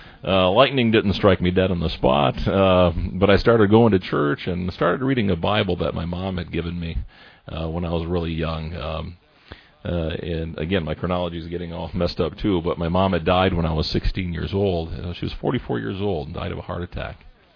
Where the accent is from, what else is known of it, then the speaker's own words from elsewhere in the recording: South Lyon, Michigan, United States; And that meant moving down to southeast Michigan, near Ann Arbor area. South Lyon was my hometown after that, and that's where I went to high school.